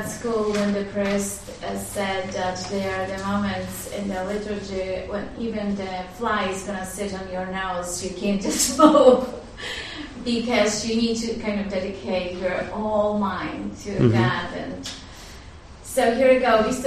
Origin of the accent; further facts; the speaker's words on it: Poland; English is a second language; I'm from Poland